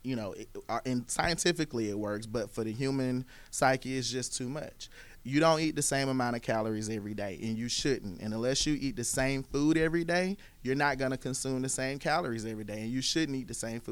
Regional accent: Decatur, Georgia, United States; my childhood was spent in Decatur, the east side of Atlanta. And so, you know, starting here in my hometown was just something that was I felt would be impactful.

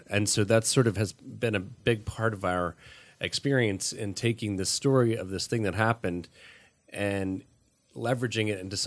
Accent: the South, United States; moved away as an adult; now in California, United States; That was part of why we moved from the South, where we're both from, to California about 15 years ago.

